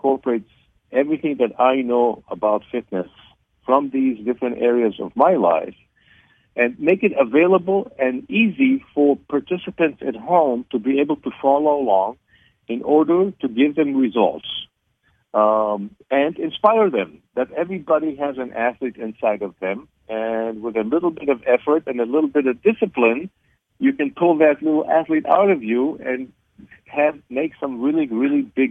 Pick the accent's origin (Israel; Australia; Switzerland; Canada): Israel; Where I grew up in Israel, I was I participated in the decathlon back in the late 70s, and I held the national record here in Israel. As a result of that, I came to the United States. My mother is an American by birth.